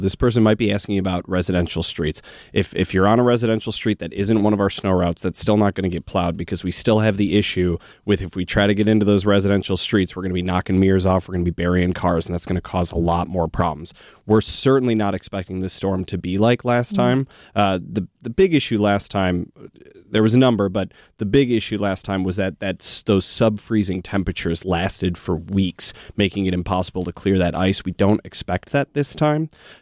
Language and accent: English; Chicago, Illinois, United States; so I'm originally from Chicago. In Chicago, there's an ordinance on the books that says you have to park on one side of the street during those winter months.